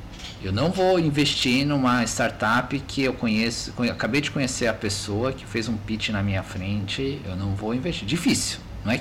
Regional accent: São Paulo, Brazil; born there; Porque eu sou brasileiro, sou nascido em São Paulo

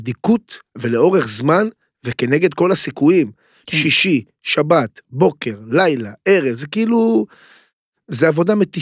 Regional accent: Pardes Katz, Tel Aviv District, Israel; גדלתי בפרדסקאט, אז רמת גן וכאלה, או תל אביב קרוב

